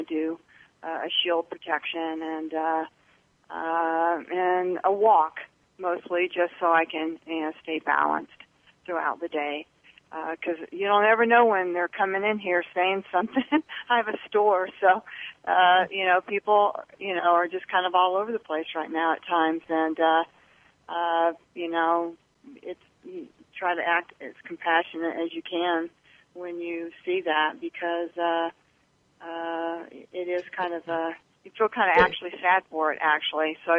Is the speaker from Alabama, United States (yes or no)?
no; Sedona, Arizona, United States; I'm from Sedona.